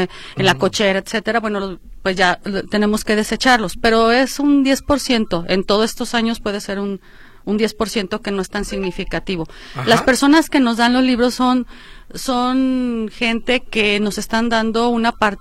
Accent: Guadalajara, Jalisco, Mexico; es una manera de regresar a Guadalajara, a mi ciudad. Yo soy tapatía, mis papás también

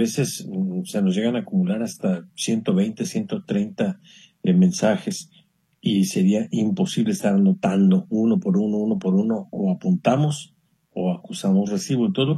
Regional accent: Lázaro Cárdenas, Michoacán, Mexico; una terracita que tengo aquí cerca de Lázaro Cárdenas en mi tierra.

